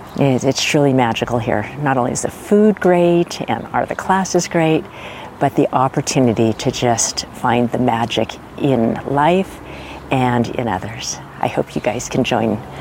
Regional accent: Redondo Beach, California, United States; I'm from Redondo Beach, California.

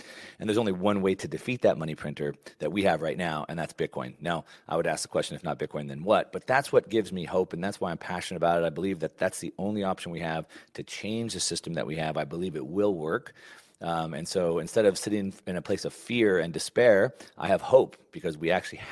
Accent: Texas, United States; As a kid growing up in Texas, so you kind of understand how that goes. I kind of grew up that way.

